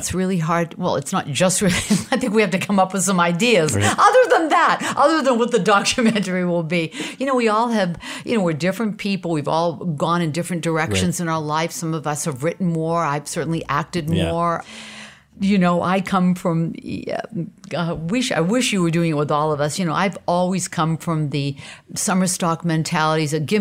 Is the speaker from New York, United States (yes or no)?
no; Portland, Maine, United States; I think early on growing up in Portland, Maine, being Armenian, not really feeling like I fit in, honestly